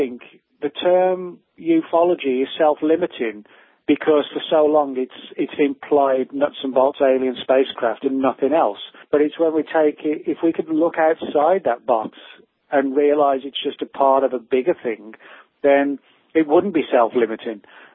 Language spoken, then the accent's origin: English; England, United Kingdom; now in United States; because I live in the US. I've, you know, I've been here 12 years, but I'm originally from England.